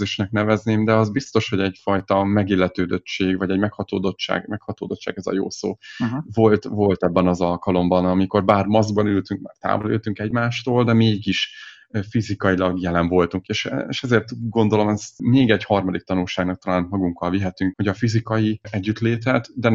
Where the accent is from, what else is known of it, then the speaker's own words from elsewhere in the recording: Sárospatak, Borsod-Abaúj-Zemplén, Hungary; a családom egyik fele sárospataki, a másik sátoraljaújhelyi, illetve a feleségem is Sárospatakról származik, és őt is ott ismertem meg, tehát tulajdonképpen ott nőttem fel ez a kötődésem.